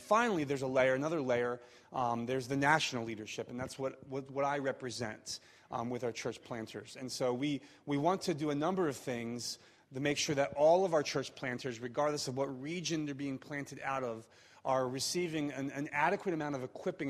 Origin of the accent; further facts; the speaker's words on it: Philadelphia, Pennsylvania, United States; I'm from Philly.